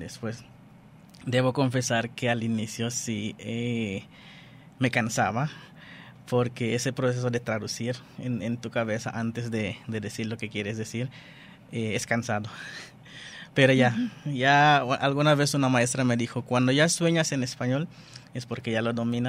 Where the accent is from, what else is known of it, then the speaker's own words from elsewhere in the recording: Suriname; first language nl; Spanish is a second language; moved away as an adult; now in Mexico; Yo soy de Surinam, un país pequeño en Sudamérica. Ahí pequeños somos 500,000 habitantes, bueno son porque ya llevo mucho tiempo acá. Y allá hablamos holandés, entonces primero tuve que aprender español